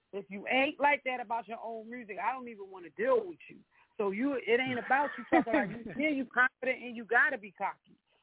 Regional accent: Philadelphia, Pennsylvania, United States; I'm SP all day, South Philly.

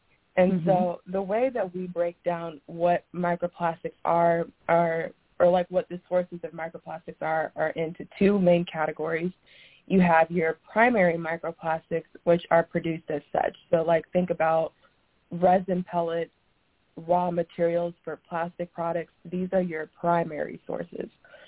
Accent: Kansas, United States; I'm from Kansas, and the area that I live in that we get our fresh water, like our drinking water from, is from the Ogallala Aquifer.

